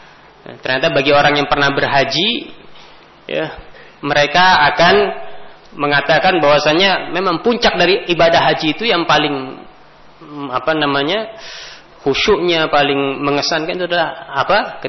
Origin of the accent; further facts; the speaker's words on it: Jakarta, Indonesia; bahwasanya kita, ya, dibesarkan di Jakarta, ya, dilahirkan di sini, ya.